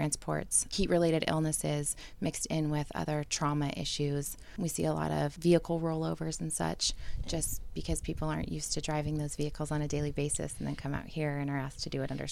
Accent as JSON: {"language": "English", "region": "California", "country": "United States", "tie": "born or raised there", "said": "I grew up in San Luis County and worked the ground ambulance and fire engine for years."}